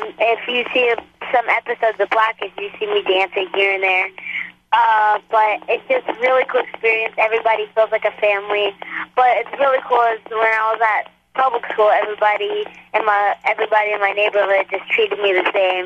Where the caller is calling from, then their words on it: Oxnard, California, United States; I'm calling in from California, Oxnard, California.